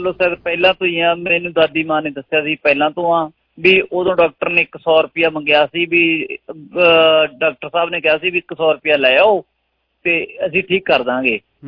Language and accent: Punjabi; Lasoi, Punjab, India; ਉਹ ਜਰਗ ਪਿੰਡ ਦੇ ਨਾਲ ਮੇਰਾ ਪਿੰਡ ਲਸੋਈ ਆ